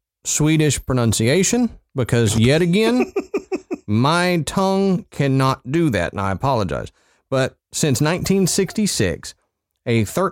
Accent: West Virginia, United States; I'm sure you'll be disappointed that considering I'm from West Virginia, more didn't happen.

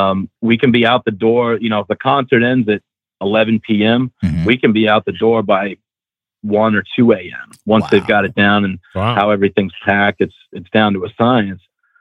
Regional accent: Massachusetts, United States; You know, I grew up in Massachusetts. I drive in the snow all the time.

